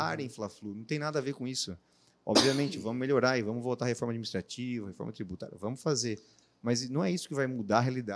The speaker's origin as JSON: {"language": "Portuguese", "country": "Brazil", "said": "Mas eu, sendo brasileiro, entendendo o que é Brasil"}